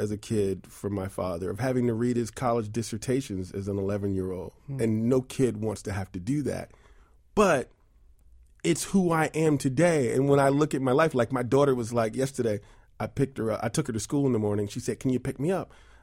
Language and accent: English; New York City, New York, United States; I grew up in New York City. I have two amazing sisters and a brother.